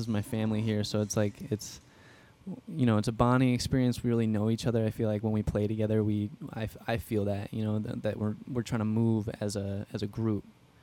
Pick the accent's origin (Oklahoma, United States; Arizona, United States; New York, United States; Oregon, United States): Arizona, United States; now in Minneapolis, United States; And Minneapolis, I'm originally from Arizona, but Minneapolis, Minnesota is awesome music scene